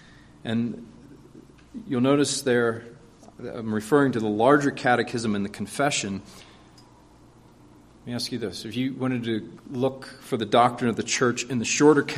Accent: East Coast, United States; I'm from the East Coast, and when I moved to Arizona to pastor an RP church there

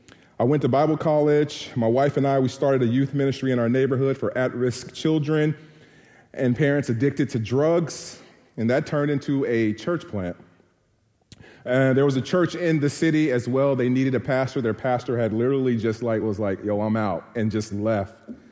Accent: Monroe, Louisiana, United States; So I'm originally from Monroe, Louisiana, and we have the best hot sauce.

